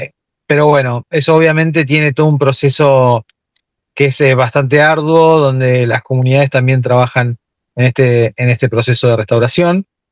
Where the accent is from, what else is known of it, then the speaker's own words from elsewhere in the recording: Argentina; si bien los fundadores somos argentinos